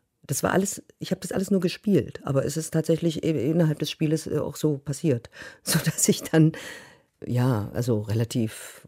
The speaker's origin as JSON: {"language": "German", "town": "Großenhain", "region": "Saxony", "country": "Germany", "said": "Ich habe als Kind, hat mich mein Vater angemeldet im Pioniertheater Großenhain, da wo ich herkomme."}